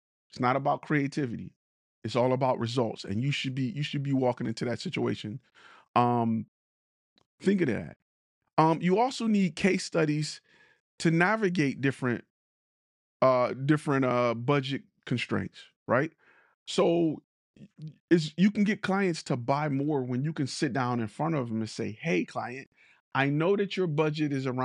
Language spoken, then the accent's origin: English; Detroit, Michigan, United States; I'm from Detroit. What up, though?